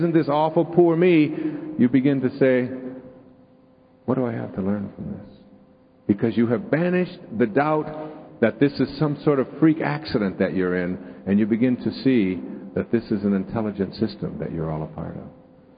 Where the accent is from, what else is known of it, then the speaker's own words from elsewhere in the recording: Detroit, Michigan, United States; doing all the things that were just second nature to me when I was growing up in Detroit. down in the Detroit River.